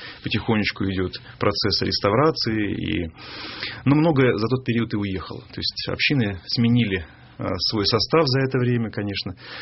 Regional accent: Moscow, Russia; also born or lived in Vladivostok, Russia; Да, мы жили в Москве. Хоть я родился в Владивостоке, там мой отец инженером проработал пару лет. И вот вернулись опять в Москву.

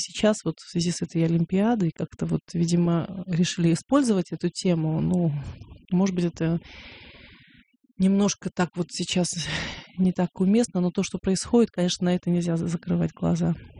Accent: Kalmykia, Russia; я родом из Калмыкии.

